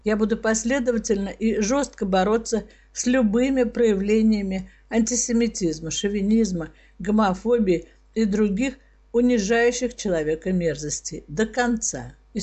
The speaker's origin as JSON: {"language": "Russian", "region": "Saint Petersburg", "country": "Russia", "tie": "born or raised there", "said": "что в моем родном городе, в Петербурге, еврейство по-прежнему может являться даже не отягчающим обстоятельством, а виной."}